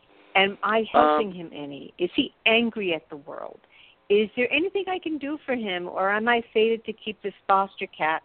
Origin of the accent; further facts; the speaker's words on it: New York, United States; I'm from New York.